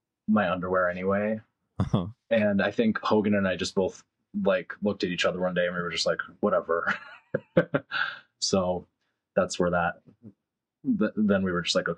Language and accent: English; New England, United States; describe growing up in New England and what it was like during the fall season